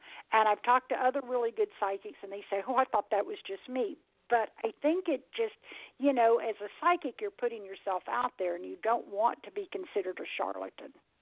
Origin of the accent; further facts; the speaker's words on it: Atlanta, Georgia, United States; See, I'm a white girl from Atlanta, Georgia, okay? And I was raised in the Bible Belt